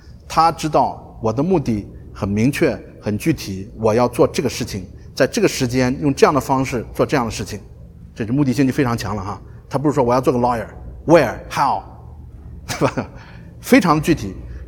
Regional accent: China; 你说跟我中国人啥关系你们以色列人我们中国几千年的文明

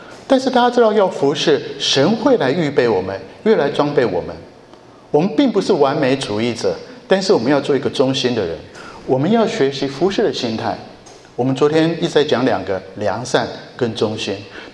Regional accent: Japan; 我小时候在日本长大

